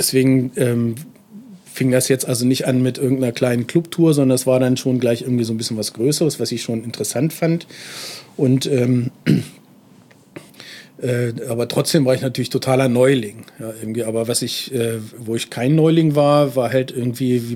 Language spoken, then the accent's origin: German; Göttingen, Lower Saxony, Germany; Wir kommen also beide aus Göttingen